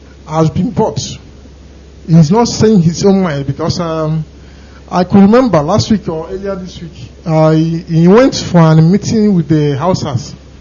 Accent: Imo, Nigeria; I hail from Amere, in Europe East, local government area, Imo State.

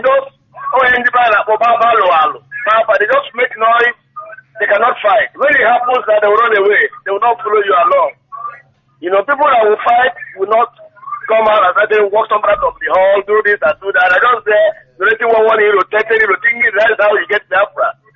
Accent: Switzerland; English is a second language; I'm from Switzerland. I have my company in here.

